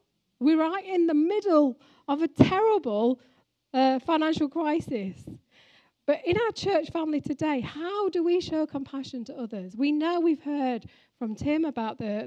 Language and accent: English; Sheffield, Yorkshire and the Humber, United Kingdom; which is in Sheffield, which, you know, that's where I come from. I'm from Sheffield. I'm from Yorkshire.